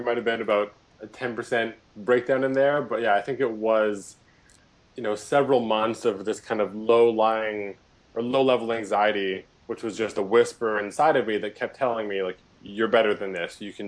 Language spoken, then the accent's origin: English; Canada; I have a really good, safe foundation with roots in where I live and where I grew up in Canada.